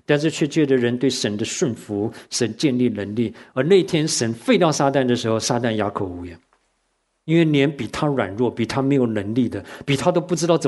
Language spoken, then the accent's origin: Chinese; Taiwan; now in United States; 我说像我从台湾来